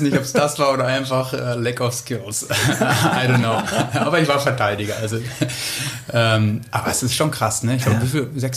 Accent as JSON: {"language": "German", "town": "Bad Oeynhausen", "region": "North Rhine-Westphalia", "country": "Germany", "tie": "born or raised there", "said": "Ich bin in Bad Oeynhausen aufgewachsen und geboren"}